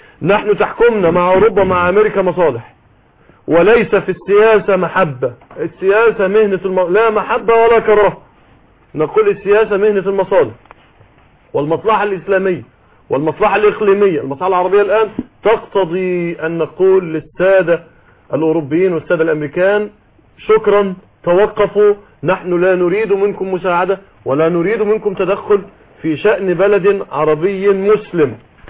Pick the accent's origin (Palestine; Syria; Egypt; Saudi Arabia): Syria; احنا عندنا في سوريا الناس مؤدبين